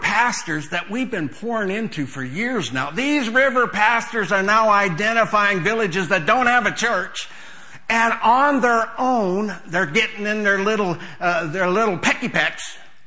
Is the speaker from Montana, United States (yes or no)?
yes; Montana, United States; I grew up on a farm in my home state of Montana